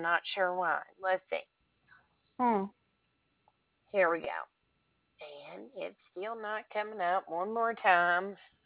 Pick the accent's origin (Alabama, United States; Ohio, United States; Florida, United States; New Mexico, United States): Alabama, United States; Oh, I'm from Alabama. I can't get all those names.